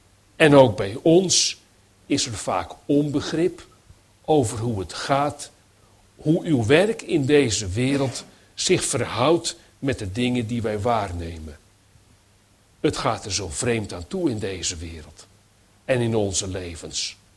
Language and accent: Dutch; Netherlands; Maar ja, nou ben ik een Hollander